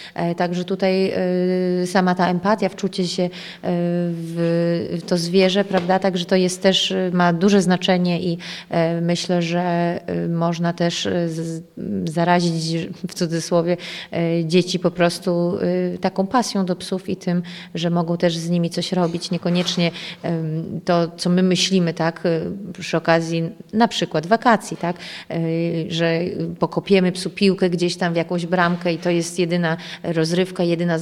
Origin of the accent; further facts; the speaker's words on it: Białystok, Podlaskie Voivodeship, Poland; jestem z Białegostoku, więc cała Polska do pokonania, żeby to jechać tam na południe